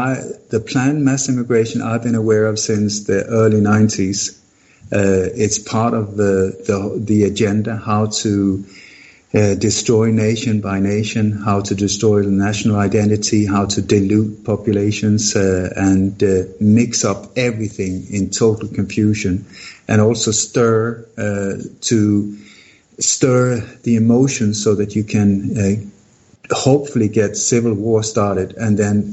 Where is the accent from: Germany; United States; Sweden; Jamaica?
Sweden; English is a second language; moved away; also born or lived in Denmark; I grew up in Sweden. I was born in Denmark. I grew up in Sweden.